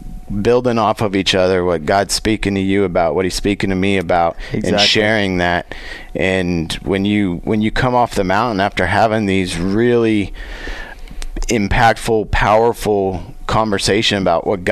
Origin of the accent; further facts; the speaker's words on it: Colorado, United States; growing up in Colorado, you know, sometimes you can take that stuff for granted, and mm-hmm. and but living in Oklahoma now